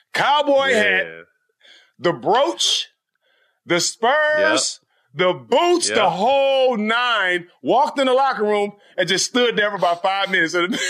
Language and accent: English; Port Arthur, Texas, United States; I'm from Port Arthur.